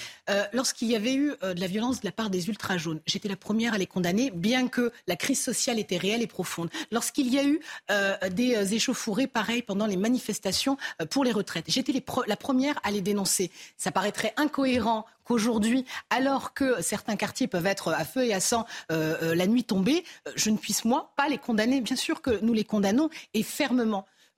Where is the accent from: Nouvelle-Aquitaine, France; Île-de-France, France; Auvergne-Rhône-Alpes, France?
Île-de-France, France; Colombes; Je suis native de Colombes, je travaille dans les quartiers populaires.